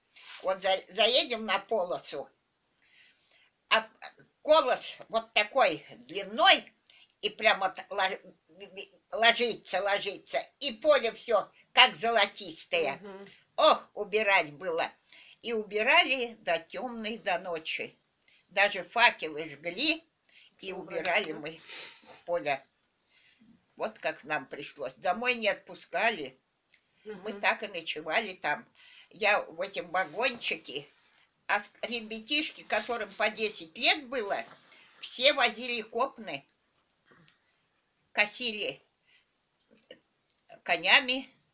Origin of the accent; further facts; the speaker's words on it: Pyshki, Russia; born there; Я родилась в Пышках. Вот Пышки.